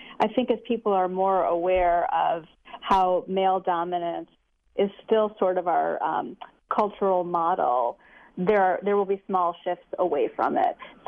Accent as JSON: {"language": "English", "region": "New York", "country": "United States", "said": "I'm a New Yorker, so I don't know"}